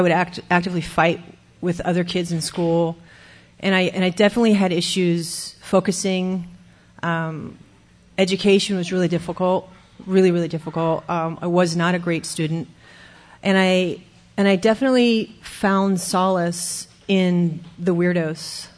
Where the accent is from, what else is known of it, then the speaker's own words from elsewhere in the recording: Hawaii, United States; I grew up in Hawaii. It was a lovely place to be a child of two very volatile alcoholic parents.